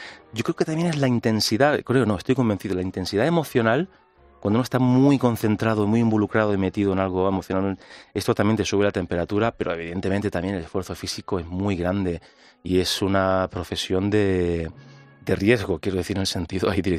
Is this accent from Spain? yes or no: yes; Granada, Andalusia, Spain; yo vengo de ahí de alguna manera, vengo de Andalucía, de Granada